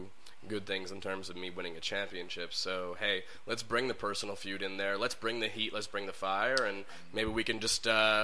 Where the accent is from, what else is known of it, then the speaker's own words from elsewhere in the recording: Montreal, Quebec, Canada; This is my hometown. It's the only promotion in Montreal I work for anymore.